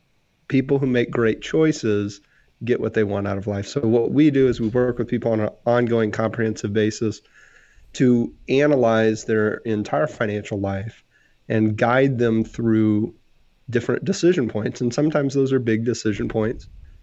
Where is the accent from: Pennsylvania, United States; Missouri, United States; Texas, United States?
Texas, United States; You know, I'm from Texas, and Texas we all have goofy names for our grandparents.